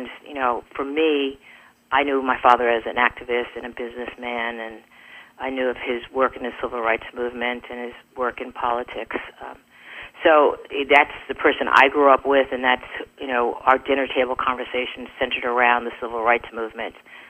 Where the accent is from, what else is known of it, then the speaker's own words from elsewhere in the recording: Stamford, Connecticut, United States; since I grew up in Stamford, Connecticut.